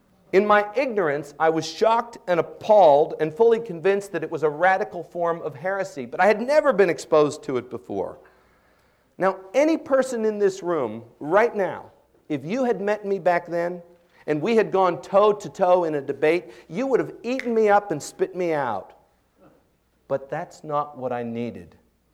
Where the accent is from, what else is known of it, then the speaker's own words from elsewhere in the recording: DuBois, Pennsylvania, United States; was raised in a small town in western Pennsylvania, in Dubois. It couldn't have been more Arminian. I was raised in the Christian Missionary Alliance Church there